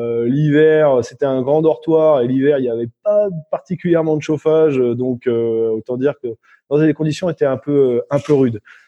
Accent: Sainte-Adresse, Normandy, France; born there; also born or lived in Périgueux; Alors moi, je suis né à Sainte-Adresse, du côté du Havre.

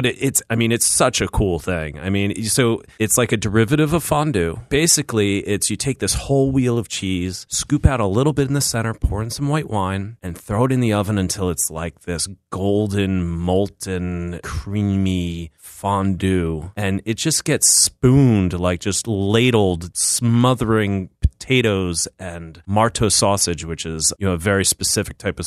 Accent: Philadelphia, Pennsylvania, United States; I'm from West Philly, and I went to culinary school in France. I'm not a Francophile. Currently, I am a Francophone. So I speak the language

